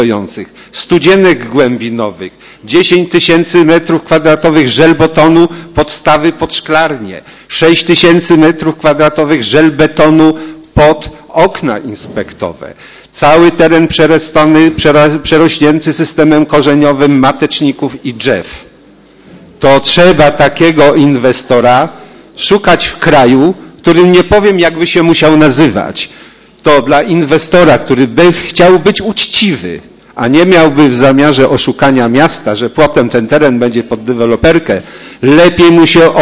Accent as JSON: {"language": "Polish", "town": "Poznań", "region": "Greater Poland Voivodeship", "country": "Poland", "said": "Jestem tego nauczony, jako chociażby poznaniak."}